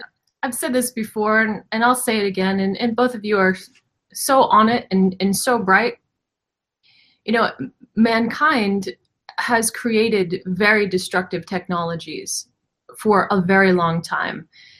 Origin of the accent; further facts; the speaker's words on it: New England, United States; lived my life like a pretty normal person growing up in New England.